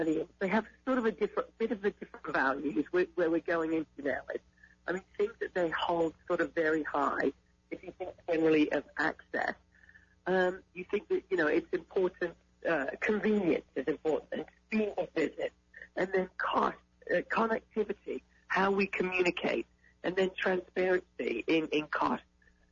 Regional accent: Northampton, East Midlands, United Kingdom; now in Texas, United States; A town called Northampton, which is not very glamorous, about 80 miles north of London. But being in Texas for 32 years, so you can hear that little bit of a twang.

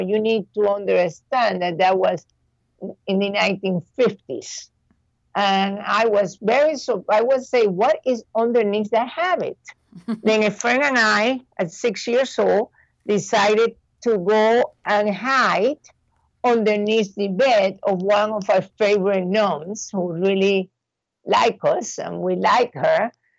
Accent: Cuba; moved away; also born or lived in Spain; I am from Cuba. That's my original country of birth. I came to the United States through Spain. My family left during the Castro administration.

